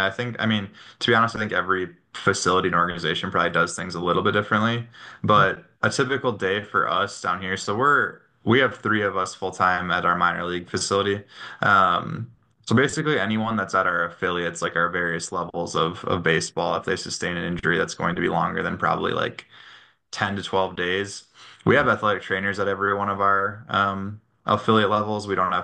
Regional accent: Minnesota, United States; So I did my I grew up in Minnesota. I did my undergrad in Duluth, Minnesota, at the University of Minnesota, Duluth.

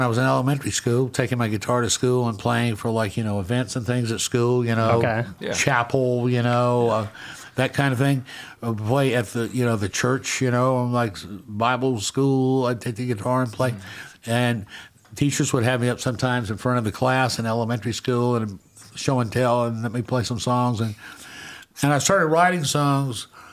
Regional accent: Hattiesburg, Mississippi, United States; My dad was still continuing to work in my hometown of where I was born in Hattiesburg.

